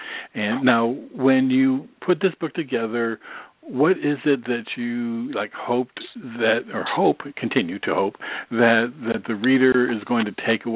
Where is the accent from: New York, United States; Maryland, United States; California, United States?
New York, United States; Binghamton; now in Myrtle Beach, United States; Well, now I live in Myrtle Beach, South Carolina, so I haven't gone back to Binghamton in a long, long, long time.